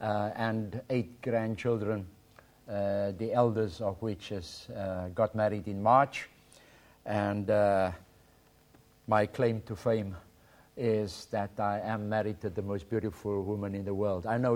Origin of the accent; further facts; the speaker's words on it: South Africa; I'm from South Africa, God's special country.